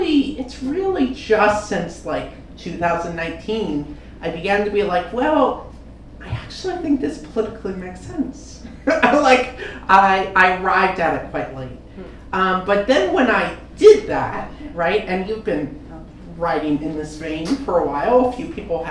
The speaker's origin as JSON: {"language": "English", "town": "Eugene", "region": "Oregon", "country": "United States", "tie": "born or raised there", "said": "I grew up here in Eugene, Oregon. This is where I'm from."}